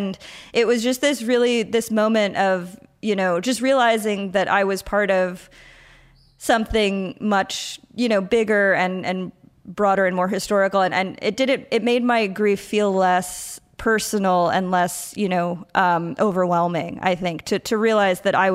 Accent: New York, United States; now in Brooklyn, United States; You know, I grew up on Long Island. I stayed on Long Island for a little while in my adulthood, and then I moved to Brooklyn.

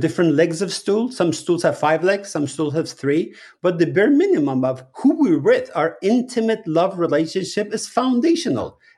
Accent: Iran; when I was growing up in Iran

